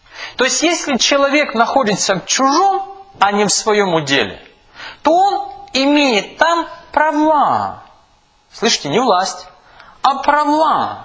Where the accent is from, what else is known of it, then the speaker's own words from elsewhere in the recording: Kyiv, Ukraine; я коренной киевлянин. Да, я коренной киевлянин. Я 30 лет прожил в Киеве.